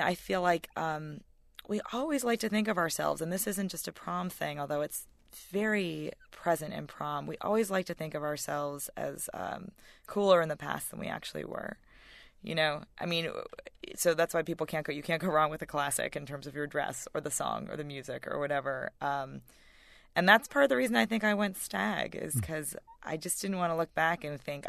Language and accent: English; White Plains, New York, United States; because I grew up in White Plains, which is, as Connecticut listeners will know, not far from New York.